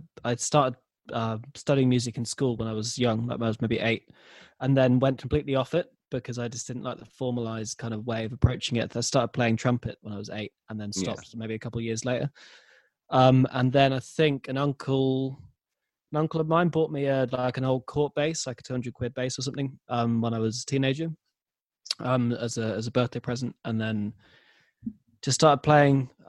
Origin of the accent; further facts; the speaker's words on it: South West England, United Kingdom; also born or lived in York; No, I'm from Devon, so not too far, like an hour down south. But then went to uni in York